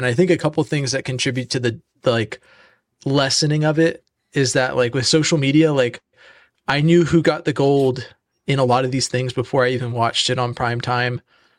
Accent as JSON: {"language": "English", "country": "United States", "said": "I don't like watching athletes that are about to represent my country apologize for representing my country before they go and represent my country."}